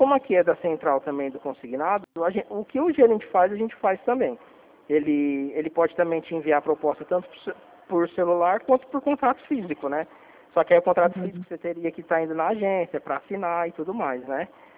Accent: Presidente Prudente, São Paulo, Brazil; A gente é de Presidente Prudente aqui, interior de São Paulo

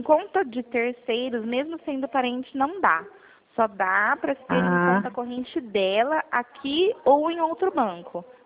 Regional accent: Presidente Prudente, São Paulo, Brazil; also born or lived in Cerqueira César / Avaré; Eu nasci em Cerqueira César e morei em Avaré desde que eu nasci até os meus 7 anos. Aí os meus pais se separaram, a família da minha mãe era toda daqui de Presidente Prudente. E aí a gente veio pra cá, pra Prudente

